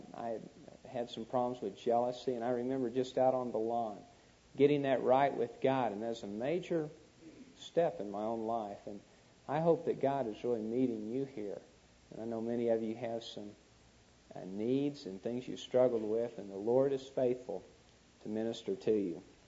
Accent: Tulsa, Oklahoma, United States; I was raised in Tulsa, Oklahoma, and I ran track in high school

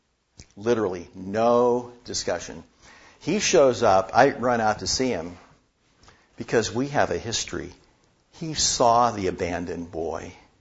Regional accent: Youngstown, Ohio, United States; born or raised there

